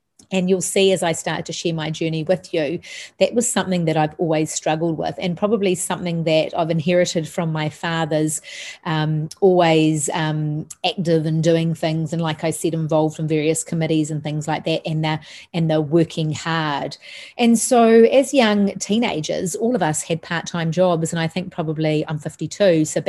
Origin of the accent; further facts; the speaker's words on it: Auckland, New Zealand; So I grew up in Pakeranga in Auckland, and I'm one of three.